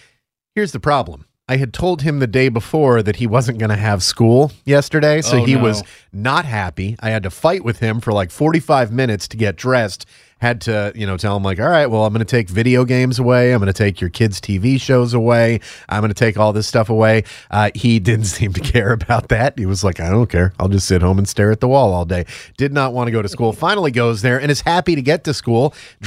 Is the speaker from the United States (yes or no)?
yes; Northeast, United States; And I'm from the Northeast. I'm usually pretty good at driving in bad weather